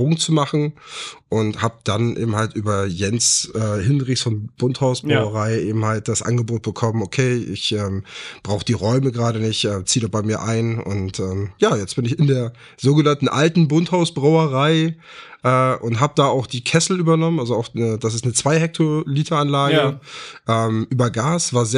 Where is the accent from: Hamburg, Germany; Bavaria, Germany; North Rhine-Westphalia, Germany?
Hamburg, Germany; Wilhelmsburg; weil ich komme ja auch aus Wilhelmsburg.